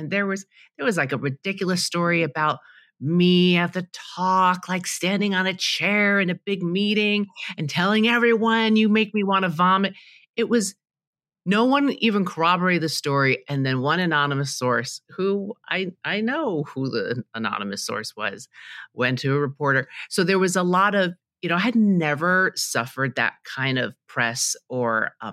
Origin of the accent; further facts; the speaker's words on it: New York City, New York, United States; So I grew up in Queens, New York, and I'm the youngest of three girls. And my parents are Chinese immigrants.